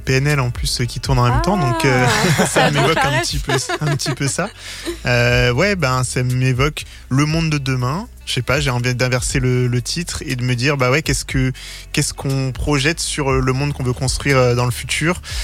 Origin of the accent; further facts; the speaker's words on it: France; je suis né en France. J'ai grandi dans une cité au 13e étage, donc très loin du sol et de ses racines, dans un endroit qui était très bétonné